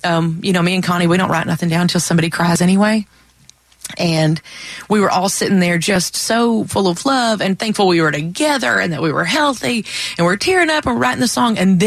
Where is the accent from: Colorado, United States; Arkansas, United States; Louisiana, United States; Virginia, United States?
Arkansas, United States; Mammoth Spring; And then when I was growing up in Mammoth Spring, we lived really close to Hardy.